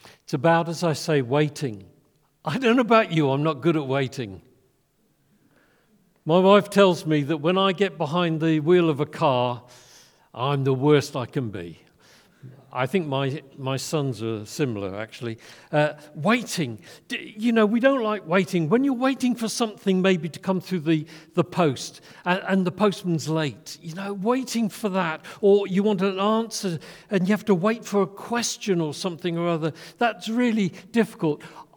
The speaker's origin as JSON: {"language": "English", "region": "England", "country": "United Kingdom", "said": "I know I'm English and we're supposed to be good at queuing and waiting"}